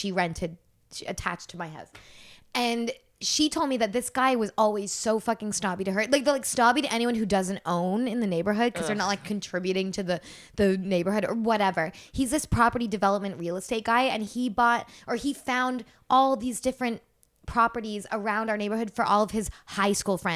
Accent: Guelph, Ontario, Canada; on the outskirts of Guelph, towards Guelph Lake

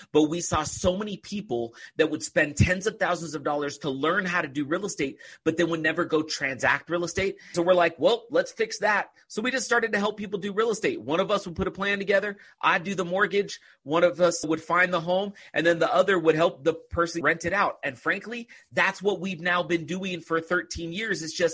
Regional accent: California, United States; I grew up in California, just right outside of Oakland. And I just grew up like a normal kid.

